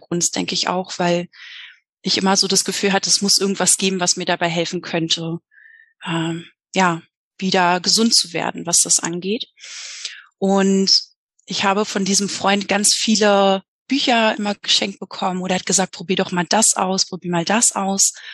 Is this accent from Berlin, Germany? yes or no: yes; Berlin, Germany; ich bin 32 Jahre alt. Ich komme aus Berlin, bin jedoch gerade in Mexiko.